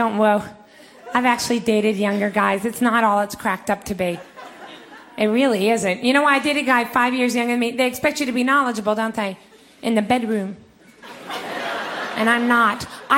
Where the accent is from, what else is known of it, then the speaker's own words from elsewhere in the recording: the South, United States; moved away as an adult; now in New York, United States; No, I'm originally from the South, but I've lived in New York now for 7 years